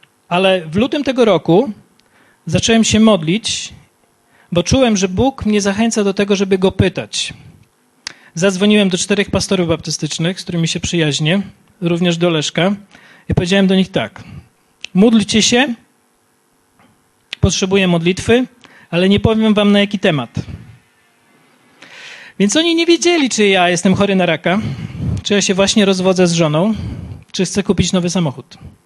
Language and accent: Polish; Kraśnik, Lublin Voivodeship, Poland; Jestem pastorem z Giżycka, ale Leszek pracuje 25 km dalej jako pastor. Ale jestem z Lubelszczyzny, z Kraśnika.